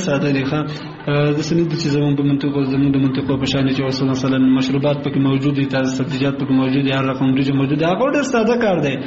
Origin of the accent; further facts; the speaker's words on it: Kunar, Afghanistan; زه اصلا د کونړ ولایت اوسیدونکی یم